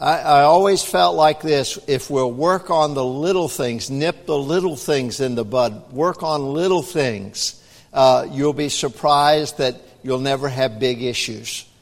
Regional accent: the South, United States; I grew up in the South, and every once in a while I pastored in Arkansas

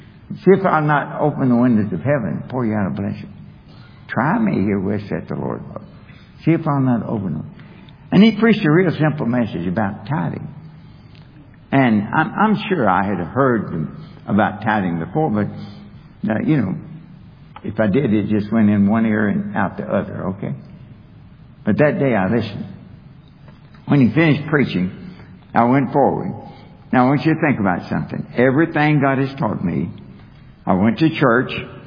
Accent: Kentucky, United States; born there; And when I was born in Kentucky, my dad, a coal miner, worked very hard but made practically no money at all.

